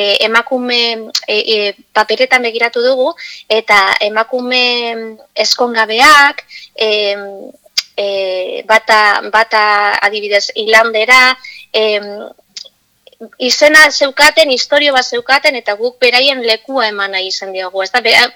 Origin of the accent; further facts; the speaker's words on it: Basque Country, Spain; azkenean gure gu Durangaldekoa gara eta gure herria da, ez? Eta gure herriko historia da.